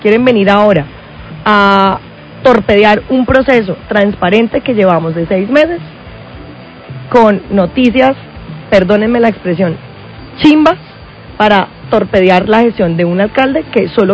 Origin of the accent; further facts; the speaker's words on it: Cali, Valle del Cauca, Colombia; Y nosotros, como caleños, debemos hacer respetar nuestras empresas